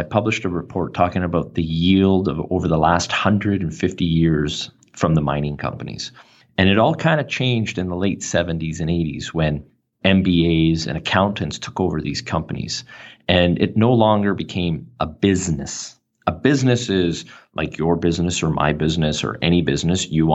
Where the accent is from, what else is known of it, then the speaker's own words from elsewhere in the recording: Canada; I'm Canadian.